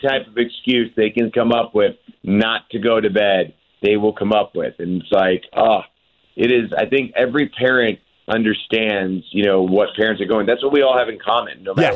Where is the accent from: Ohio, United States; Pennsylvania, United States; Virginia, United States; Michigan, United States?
Ohio, United States; Cleveland; I've gotten to do it in Cleveland, my hometown, and this year we're doing it in Los Angeles